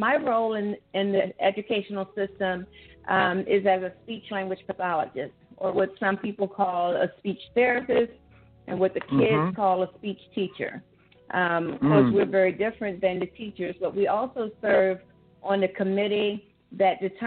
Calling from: Virginia, United States; I am calling from the Tidewater area of Virginia.

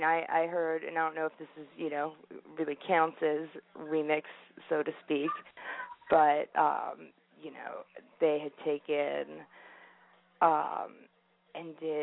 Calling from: Potomac, Maryland, United States; I'm calling from Potomac right now.

